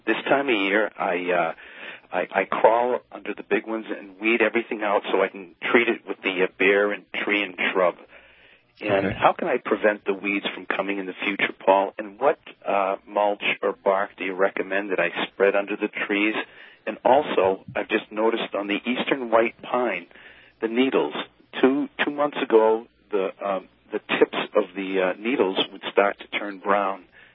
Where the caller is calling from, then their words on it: New Hampshire, United States; I'm calling from New Hampshire.